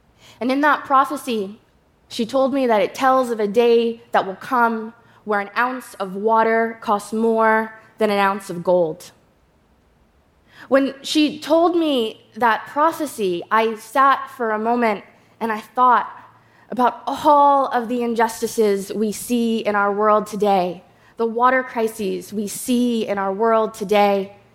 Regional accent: New York, United States; Hello, good day, everyone. I'm from the Shinnecock Nation.

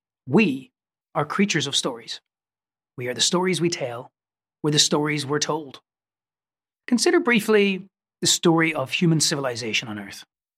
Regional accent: Northern Ireland, United Kingdom; where I was growing up in Northern Ireland

